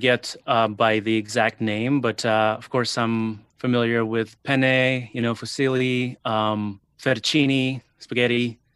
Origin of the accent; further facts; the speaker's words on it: Toronto, Ontario, Canada; I'm from Toronto, Canada, and I'm an independent game developer